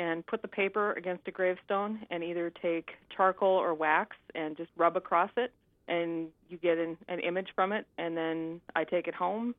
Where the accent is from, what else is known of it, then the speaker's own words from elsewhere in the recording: Fosston, Minnesota, United States; I grew up in Fauston, Minnesota. It's about 45 minutes from here, a very small town.